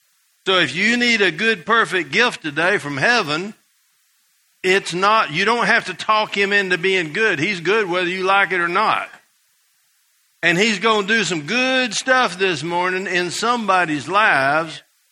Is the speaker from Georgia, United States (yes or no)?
yes; Georgia, United States; I don't know if you believe it or not, but I grew up in Georgia.